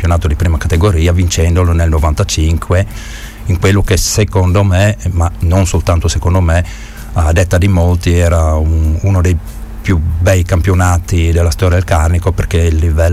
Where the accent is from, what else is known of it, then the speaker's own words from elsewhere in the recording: Cedarchis, Friuli-Venezia Giulia, Italy; 1986 a 13 anni dopo i primi 3 anni fatti nelle giovanili del Cedarchis, che è il mio paese